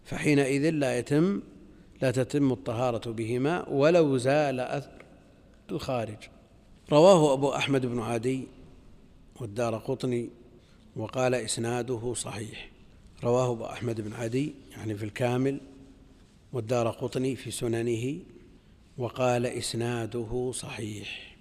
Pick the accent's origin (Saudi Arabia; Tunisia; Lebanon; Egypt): Saudi Arabia; Najd; لكن هو عندنا في نجد المراد به الصحراء